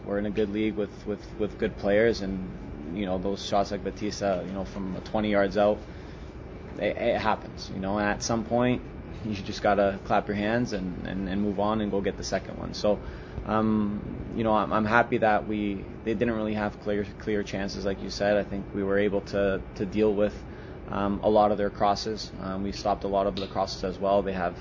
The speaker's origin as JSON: {"language": "English", "town": "Leamington", "region": "Ontario", "country": "Canada", "tie": "born or raised there", "said": "me growing up in Leamington in that Windsor area, I know there's a lot of football fanatics."}